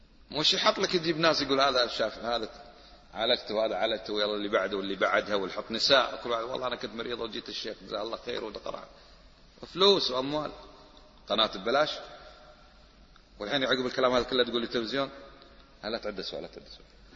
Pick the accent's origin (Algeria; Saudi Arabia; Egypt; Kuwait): Kuwait; أنا من الكويت لست من مصر.